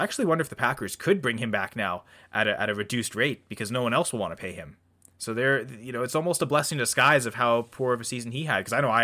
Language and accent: English; Canada; I'm Canadian, I watch the CFL